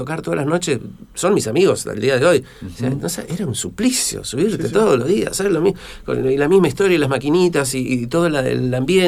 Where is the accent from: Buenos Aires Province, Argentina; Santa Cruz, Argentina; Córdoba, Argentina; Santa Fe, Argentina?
Buenos Aires Province, Argentina; Bahía Blanca; now in Neuquén, Argentina; yo no soy originalmente de acá, nací en otra ciudad, pero me curé, o sea, porque soy de Bahía Blanca, pero me curé, ya no soy más bahiense.